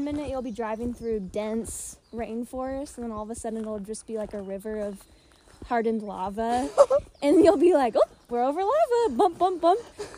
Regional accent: Bellingham, Washington, United States; Sure am. I'm from Bellingham.

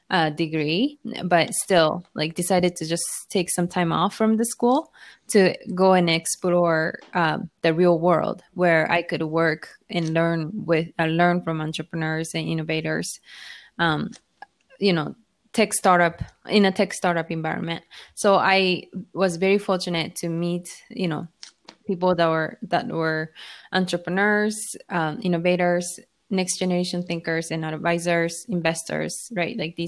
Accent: Tokyo, Japan; also born or lived in United States; I wasn't born in Miami. I was born and raised in Tokyo.

